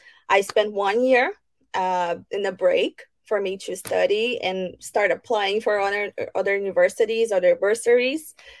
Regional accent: Brazil; now in Canada; As you know, I'm from Brazil. Now I'm based in Canada.

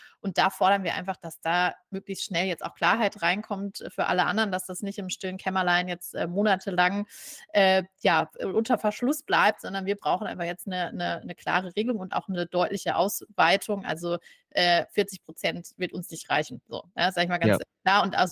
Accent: North Rhine-Westphalia, Germany; Ich bin ja auch aus NRW, nicht ganz die Dortmund-Ecke

